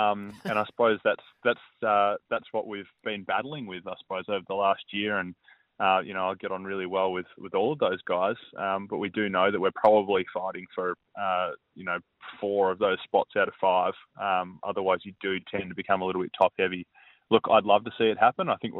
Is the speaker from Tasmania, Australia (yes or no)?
yes; Devonport, Tasmania, Australia; When I went to my first footy club, was Devonport Footy Club, my hometown.